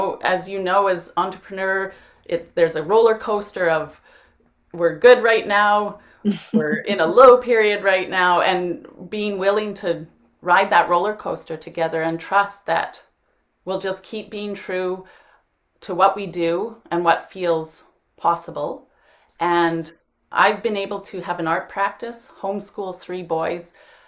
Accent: Saskatchewan, Canada; I come to Vancouver from Saskatchewan to stay with my aunt and uncle or my uncle in Vancouver.

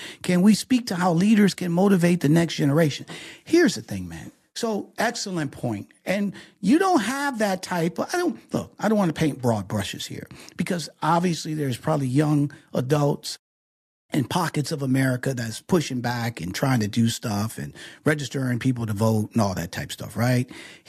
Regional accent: Detroit, Michigan, United States; Remember, I grew up in Detroit.

